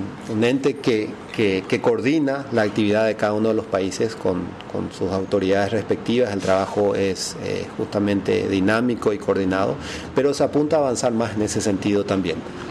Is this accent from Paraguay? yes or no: yes; Paraguay; Y realmente nos relata así tal cual somos, el paraguayo, un ser noble, abierto, leal y amigo de sus amigos.